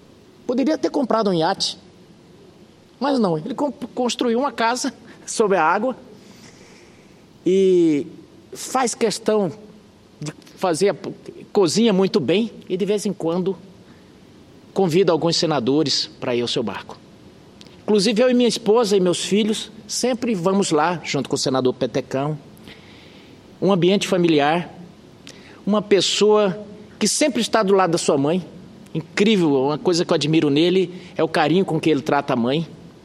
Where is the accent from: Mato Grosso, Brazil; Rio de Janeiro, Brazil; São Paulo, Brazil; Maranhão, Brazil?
Mato Grosso, Brazil; eu que sou mato-grossense